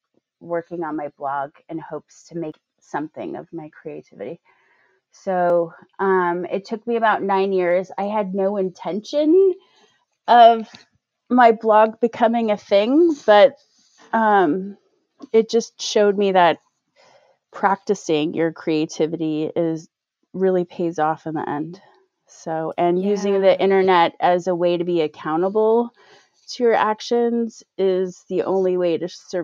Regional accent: San Francisco, California, United States; I'm from San Francisco Bay Area. I went to the University of Oregon.

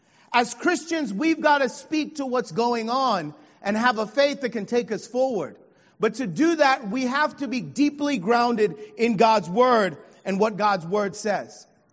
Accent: Virginia, United States; I'm from Virginia. I know y'all are sophisticated Baltimore people. We keep it real simple in Virginia.

